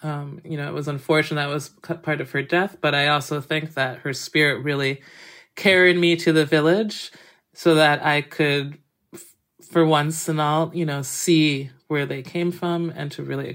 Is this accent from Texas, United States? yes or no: no; Massachusetts, United States; I have a dear aunt, Rose, who lived in New Rochelle, New York, which was very close to where I grew up in Massachusetts.